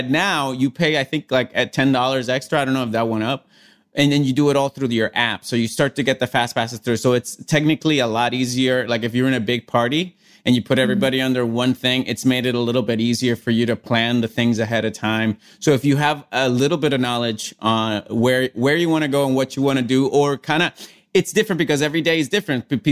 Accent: Puerto Rico; I grew up like in Puerto Rico.

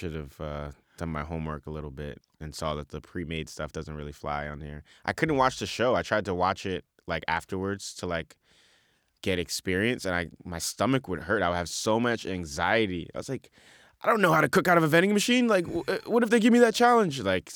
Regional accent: Bronx, New York, United States; I came from South Bronx

